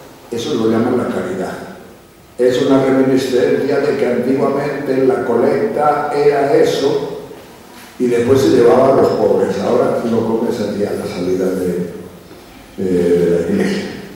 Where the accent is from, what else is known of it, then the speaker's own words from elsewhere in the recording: Castile and León, Spain; Mi pueblo es un pueblo de la provincia de León